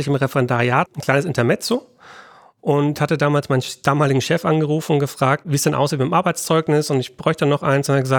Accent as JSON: {"language": "German", "town": "Nuremberg", "region": "Bavaria", "country": "Germany", "said": "Genau, ich komme aus Nürnberg ursprünglich, ja."}